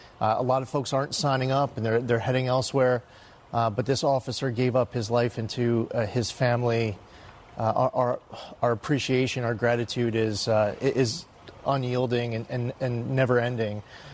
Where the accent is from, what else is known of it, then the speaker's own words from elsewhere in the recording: New York, United States; know how grateful I am as a New Yorker, as an American